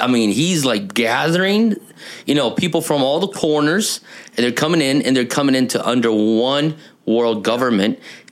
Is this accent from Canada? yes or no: no; Brazil; now in United States; I come from a Japanese Italian family, but growing up in Brazil and then off to America.